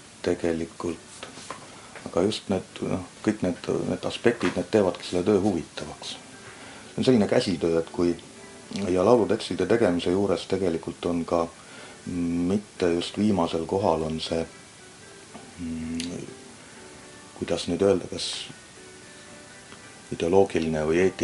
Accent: South Estonia, Estonia; No, mina olen lõuna-eestlane.

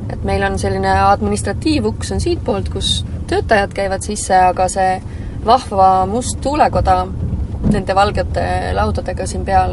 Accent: Olustvere, Viljandi County, Estonia; Ma olen Viljandi lähedalt pärit, ma olen Olustverest pärit. Pisikesest, armsest, imelisest paigast

